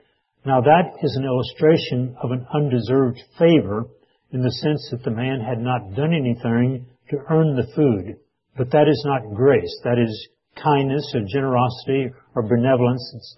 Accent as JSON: {"language": "English", "region": "Texas", "country": "United States", "tie": "born or raised there", "said": "When I was growing up in East Texas in the Depression years of the 1930s, we lived fairly close to not a mainline railroad"}